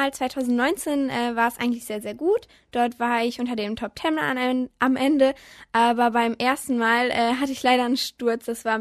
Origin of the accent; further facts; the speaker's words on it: Lienen, North Rhine-Westphalia, Germany; ich bin 14 Jahre alt und ich komme aus Lienen. Ist ein relativ kleines Dorf, aber wir fühlen uns da sehr wohl mit unseren 4 Ponys.